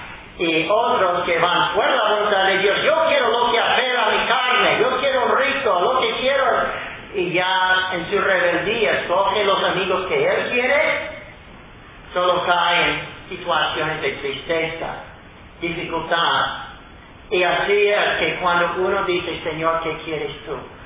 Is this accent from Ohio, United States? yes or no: yes; Ohio, United States; yo soy de Ohio, mi esposo de California, y nos conocimos en Carolina del Sur, donde ni uno ni el otro había jamás vivido.